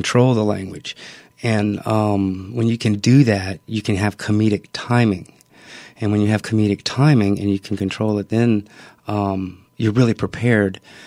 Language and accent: English; the South, United States; We're from the South.